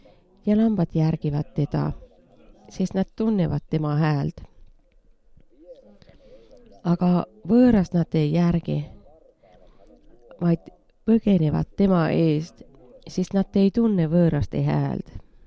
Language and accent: Estonian; Äänekoski, Central Finland, Finland; See on seal, kust mina pärit olid, Äänekoskelt.